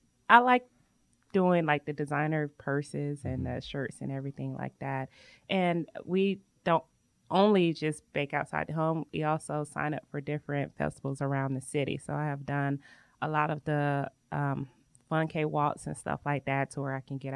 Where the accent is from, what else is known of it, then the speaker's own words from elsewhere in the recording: Atlanta, Georgia, United States; Like he stated earlier, I'm from Atlanta, so I would go down to South Georgia where she would bake all these delicious treats.